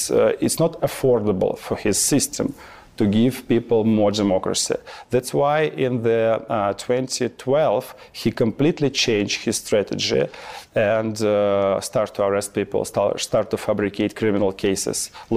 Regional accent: Russia; I'm 41 years old. It means that actually I'm a guy from the Soviet Union.

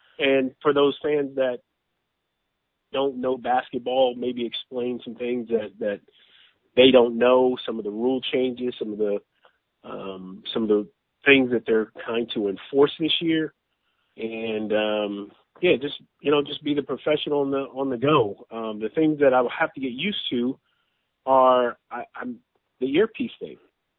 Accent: Texas, United States; I'm not going to be thinking, oh, well, I'm from Texas, so I want Houston to win, or I played for the Celtics and I like them better.

